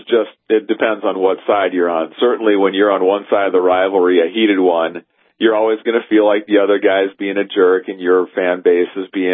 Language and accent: English; Minneapolis, Minnesota, United States; now in North Dakota, United States; I grew up in Minneapolis or in that area, and now I call North Dakota home.